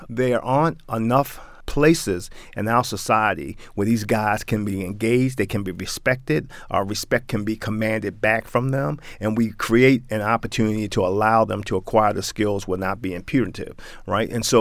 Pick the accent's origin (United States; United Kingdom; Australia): United States; Baltimore, Maryland; You know, I grew up in East Baltimore.